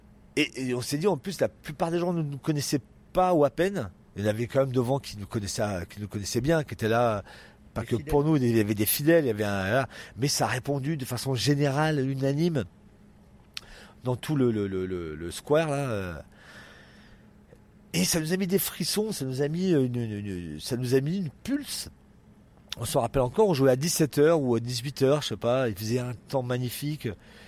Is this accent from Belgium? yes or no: no; Brittany, France; parce que on avait des affinités avec la Bretagne, je suis de Bretagne